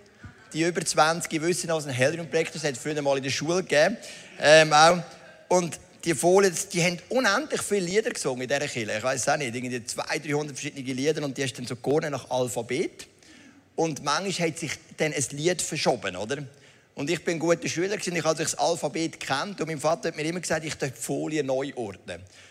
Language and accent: German; Zug, Switzerland; im ISF Zug, wo ich herkomme